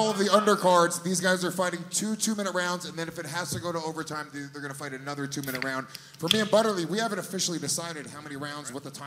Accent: Paterson, New Jersey, United States; Doggy, I'm from Paterson, New Jersey.

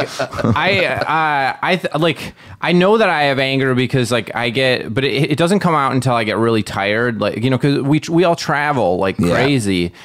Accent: Wisconsin, United States; And I'm from Wisconsin. I was like, no, yeah.

